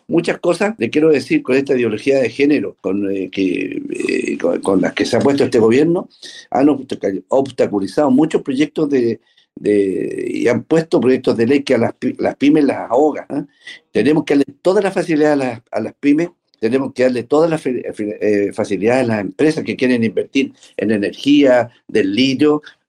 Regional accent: Antofagasta, Chile; Yo soy del norte, conozco la salitrera, conozco los salares, soy de Antofagasta, donde está el litio.

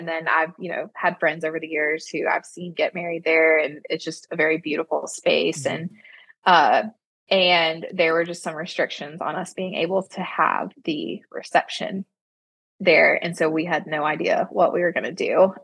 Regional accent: Santa Rosa Beach, Florida, United States; So I was born and raised in Santa Rosa Beach, so I couldn't imagine getting married anywhere else.

